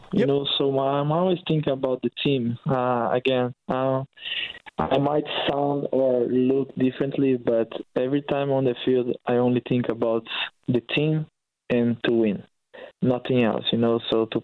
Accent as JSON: {"language": "English", "country": "Brazil", "tie": "born or raised there", "second_language": "English", "said": "growing up in Brazil."}